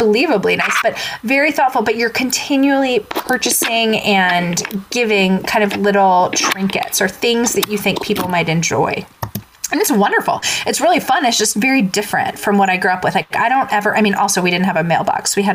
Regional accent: Long Island, New York, United States; But growing up in Long Island, if you got an invitation to a wedding, you basically were a very select person.

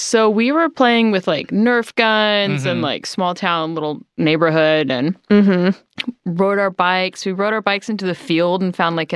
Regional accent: Texas, United States; accent: Central Texas; You know, this is not actually how anybody sounds in my hometown at all. It's more kind of like this.

